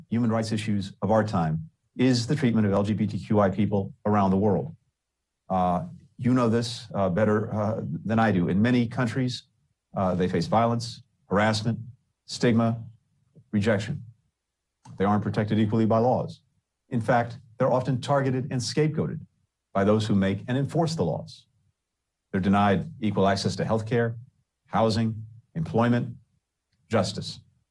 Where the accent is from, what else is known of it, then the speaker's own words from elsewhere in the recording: United States; This matters to me as a person and as an American.